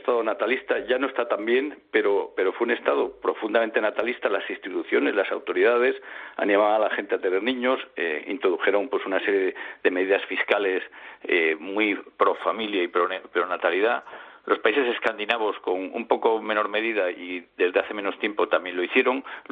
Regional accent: León, Castile and León, Spain; si soy leonés en León, si soy español en España y si soy europeo en Europa

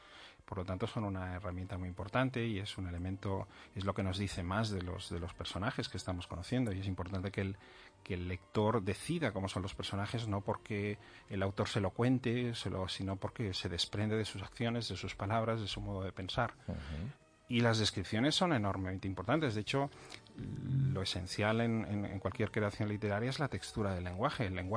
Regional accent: Barcelona, Catalonia, Spain; born there; Yo vivo en California, en Los Ángeles, la mayor parte del año, porque he vivido ahí durante muchos años. Y luego vivo también pues en Barcelona, que es la ciudad donde yo nací.

